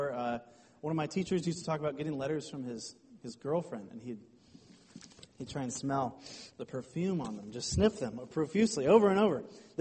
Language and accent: English; Bellingham, Washington, United States; I come from Bellingham